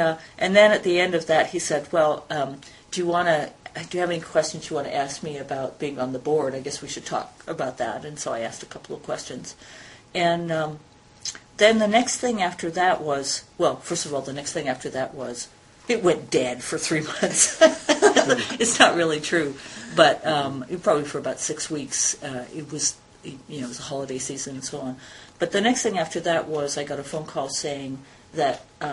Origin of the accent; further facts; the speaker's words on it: Canada; First of all, I'm Canadian. I like most Canadians, I went to my local university. I was living in Edmonton, Alberta, and I went to the University of Alberta